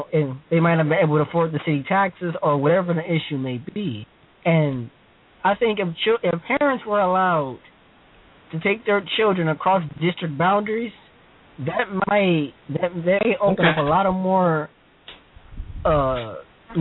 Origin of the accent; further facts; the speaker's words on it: Ohio, United States; I'm from Ohio. I'm a high school student.